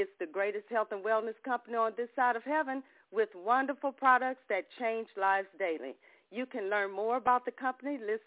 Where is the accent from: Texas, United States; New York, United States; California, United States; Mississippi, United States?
Mississippi, United States; Ocean Springs; from Ocean Springs, Mississippi, and we're excited and delighted to have each and every one of you on the call today.